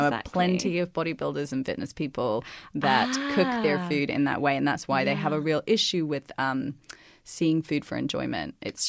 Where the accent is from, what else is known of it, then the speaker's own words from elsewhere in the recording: Australia; accent: Australian; Okay, so I will say that the less pants, more plants in my Aussie accent.